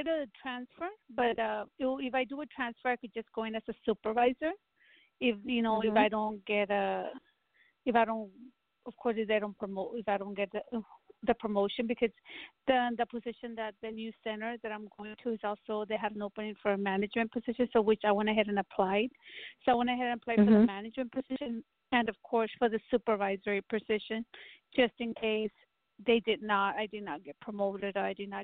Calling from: Texas, United States; I'm calling from Texas.

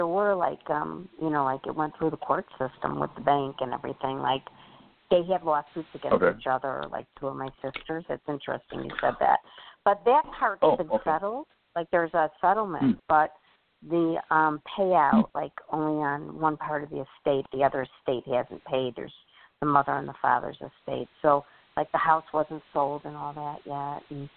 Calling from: Midwest, United States; I'm calling from the Midwest area.

